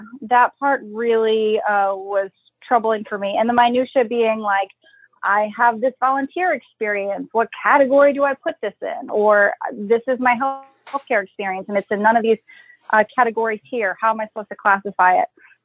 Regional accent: Pennsylvania, United States; So I grew up in Pennsylvania. I went to college in Delaware because I was like, nope, I'm done with this state. I need to get out of it.

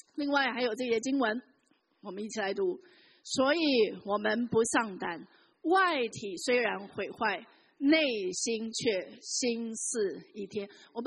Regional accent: China; 我们中国人的新年

